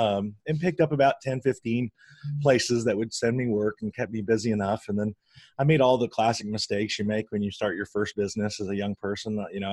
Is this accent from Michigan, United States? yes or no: yes; Flint, Michigan, United States; I came from a very blue collar area at that time. I grew up outside the Flint, Michigan area, which has obviously been known for a lot of problems.